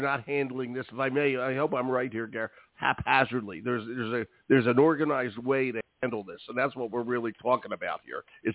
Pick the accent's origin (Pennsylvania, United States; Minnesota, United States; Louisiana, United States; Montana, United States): Pennsylvania, United States; Go to my hometown, the Eagles.